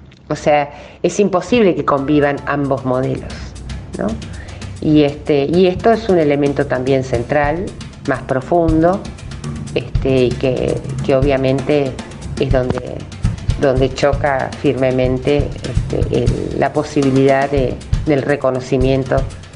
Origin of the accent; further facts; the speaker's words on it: Bahía Blanca, Buenos Aires Province, Argentina; yo soy de Bahía Blanca y para mí era muy común ir al